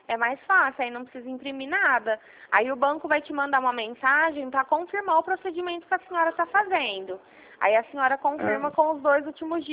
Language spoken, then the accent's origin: Portuguese; São Paulo, Brazil; eu sou daqui de São Paulo, né? Eu sou daqui de São Paulo.